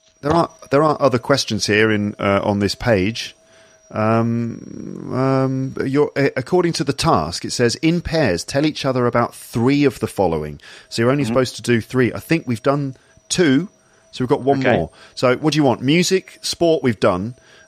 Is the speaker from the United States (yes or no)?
no; England, United Kingdom; accent: English; And yes, that's how I say it with my English accent.